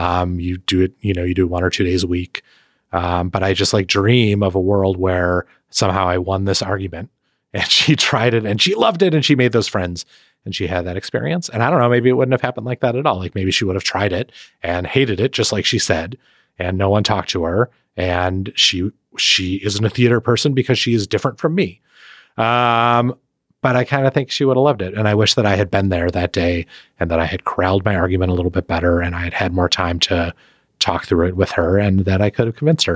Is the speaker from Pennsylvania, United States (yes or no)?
no; Milwaukee, Wisconsin, United States; I will be in Milwaukee, my hometown, this Saturday, October 5th.